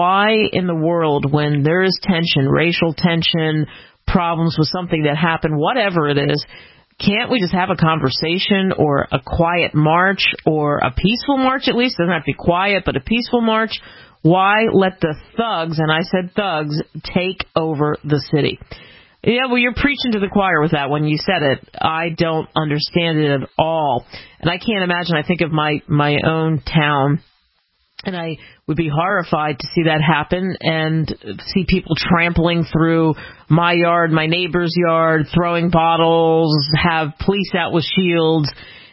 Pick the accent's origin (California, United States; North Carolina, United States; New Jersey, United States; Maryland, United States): Maryland, United States; I grew up outside of Baltimore.